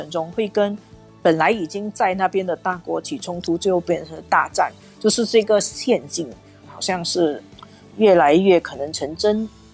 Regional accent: Singapore; 我们新加坡人，我们作为一个中西交汇的中心，我们也以此为荣

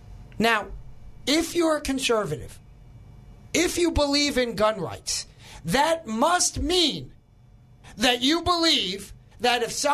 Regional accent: New York, United States; accent: New York; I originally, as you may recall, as my accent might disclose, am from New York.

